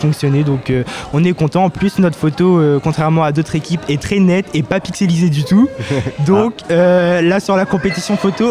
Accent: Alençon, Normandy, France; je suis originaire de Normandie, donc de Alençon, entre le Caen et Le Mans.

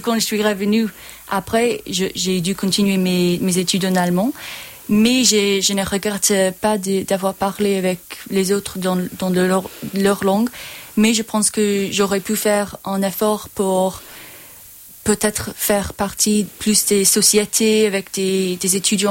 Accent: Ireland; French is a second language; quand je suis rentrée chez moi en Irlande, après avoir passé un an dans des autres pays

